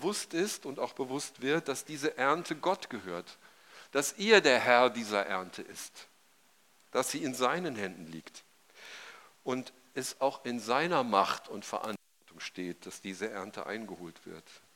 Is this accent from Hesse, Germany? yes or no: yes; Hesse, Germany; Ich bin im Waldeckschen im Nordhessen aufgewachsen und da gab es viele Getreidefelder, so in dem Dorf, wo ich aufgewachsen bin, drumherum.